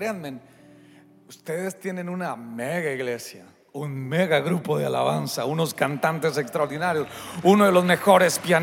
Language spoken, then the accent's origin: Spanish; Bogotá, Colombia; now in Houston, United States; Ahorita que está haciendo un calor sabroso aquí en Houston. Yo vengo del frío, yo vengo de Bogotá. Estoy nuevo aquí en la ciudad, ¿no?